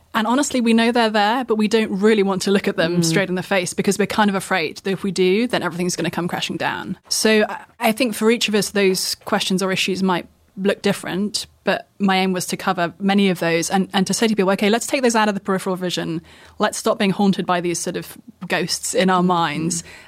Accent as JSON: {"language": "English", "country": "United Kingdom", "said": "I come from the UK, in case no one can notice that from my deep southern accent."}